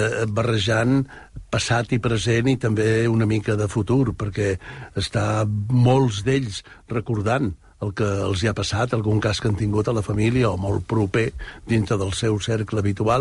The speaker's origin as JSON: {"language": "Catalan", "town": "Mollet del Vallès", "region": "Catalonia", "country": "Spain", "tie": "born or raised there", "said": "quan jo era petit, vivia a Mollet, on jo vaig néixer"}